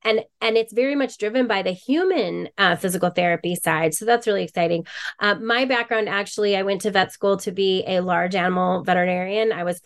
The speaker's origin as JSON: {"language": "English", "town": "Boulder", "region": "Colorado", "country": "United States", "said": "Maybe it's because I'm from Boulder, Colorado, which is very airy fairy."}